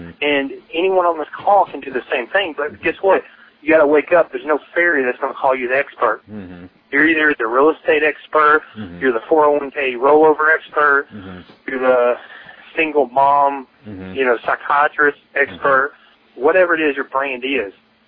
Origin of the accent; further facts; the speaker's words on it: Murfreesboro, Tennessee, United States; From Murfreesboro, Tennessee, we're doing, I went into a market where, even though this is my hometown, I don't do any business in my hometown.